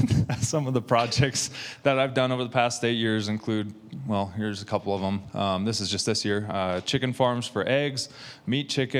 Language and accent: English; United States; And that was me being too American and too not understanding of the culture, and it just didn't work.